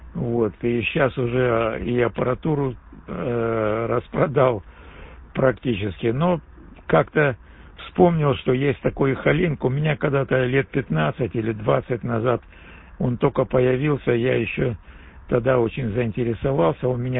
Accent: Sievierodonetsk, Luhansk Oblast, Ukraine; я сам с Украины вообще-то, с Донбасса, с рубежная Северодонецк, мои родные места.

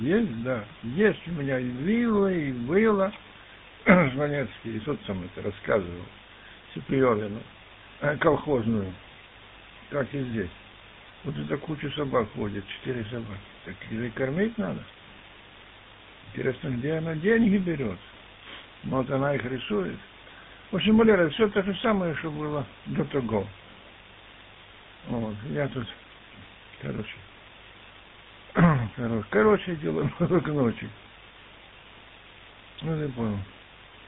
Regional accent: Kyiv Oblast, Ukraine; А я не киевлянин, я из пригорода.

